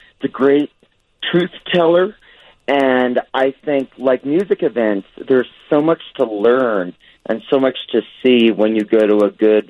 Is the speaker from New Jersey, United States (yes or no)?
yes; New Jersey, United States; I'm from Jersey, you're in Chicago